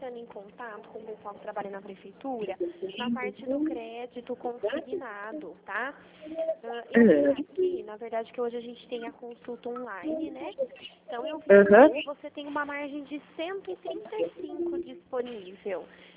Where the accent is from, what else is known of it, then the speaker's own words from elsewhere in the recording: Araras, São Paulo, Brazil; Eu sou de Araras.